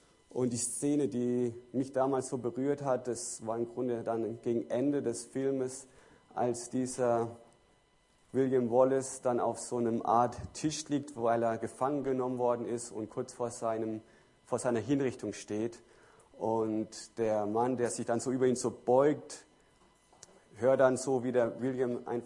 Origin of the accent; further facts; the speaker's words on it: Fürth, Bavaria, Germany; Ich komme aus Fürth